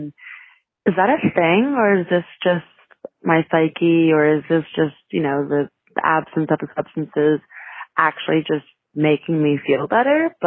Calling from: Brooklyn, New York, United States; I'm calling from Brooklyn, lesbian lady over here

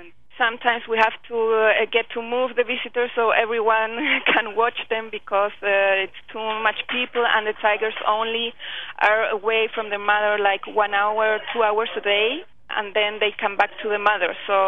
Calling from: Santiago, Santiago Metropolitan Region, Chile; We are here speaking from National Zoo of Santiago, Chile, and we are very glad because we have now five tigers born.

